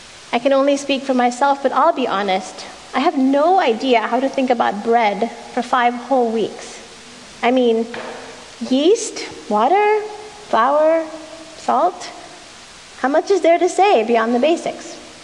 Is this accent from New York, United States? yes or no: no; Boston, Massachusetts, United States; In my first story, I'm a little girl growing up in Boston. My parents are new immigrants from India, grad students short on money